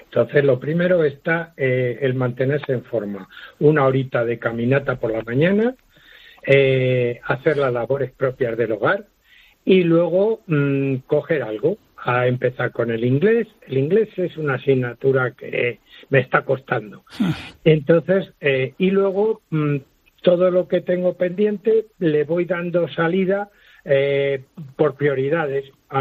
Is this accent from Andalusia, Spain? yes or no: no; Madrid, Community of Madrid, Spain; Yo soy de Madrid.